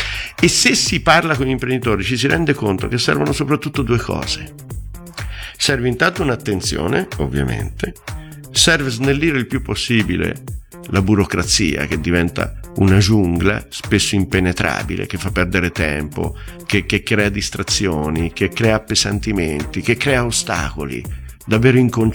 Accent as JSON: {"language": "Italian", "town": "Gualdo Tadino", "region": "Umbria", "country": "Italy", "said": "E lo farò nei riguardi anche della città dalla quale provengo, di Gualdo"}